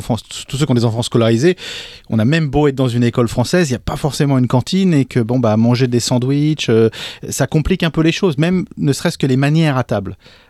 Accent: France; moved away; moi ça fait aussi un petit moment que je suis parti de France

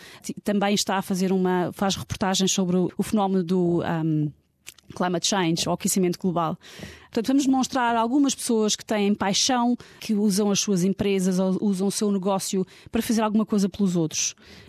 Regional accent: Lisbon, Portugal; now in Australia

